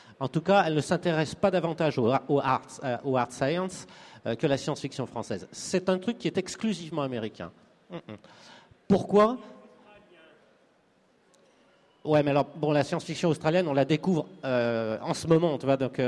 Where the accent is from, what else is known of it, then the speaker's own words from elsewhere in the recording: Belgium; Ah, vous excuserez mon accent lamentable, je suis belge.